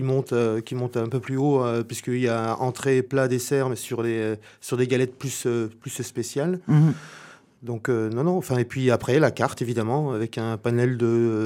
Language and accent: French; Grand Est, France; On est lorrain. Enfin, moi, lorrain, ma femme native de l'Aude, mais qui a grandi en Lorraine.